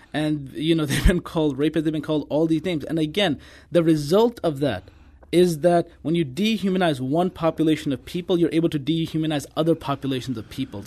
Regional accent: Kirkwood, Missouri, United States; I grew up in Kirkwood my entire life, and we never had any issues.

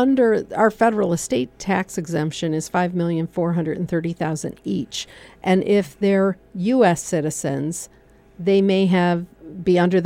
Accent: Michigan, United States; I'm from Michigan, different accent.

